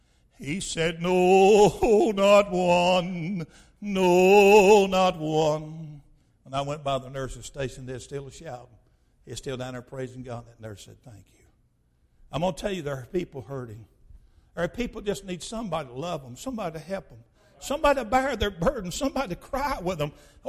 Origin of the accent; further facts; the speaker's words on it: Chattanooga, Tennessee, United States; I grew up in Chattanooga as a bus kid at Highland Park Baptist Church. Rode on that bus. They'd come pick me up. My daddy lived in the housing project.